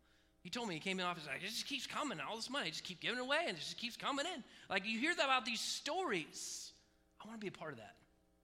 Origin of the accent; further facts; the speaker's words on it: United States; As an American, we have more to steward than most anyone else in the entire world has to steward.